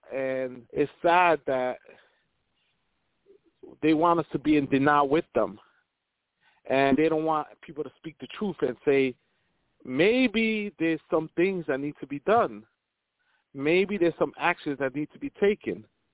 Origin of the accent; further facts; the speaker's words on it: New York City, New York, United States; bus operator, Bronx, New York. Growing up in the Bronx in the 80s and 90s, this is like reminding me of those times.